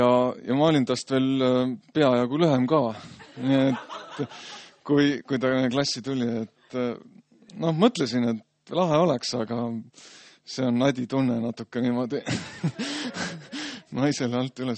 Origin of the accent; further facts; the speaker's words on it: Jõgeva, Jõgeva County, Estonia; Nüüd ma olen pärit Jõgevalt Palamuse kandist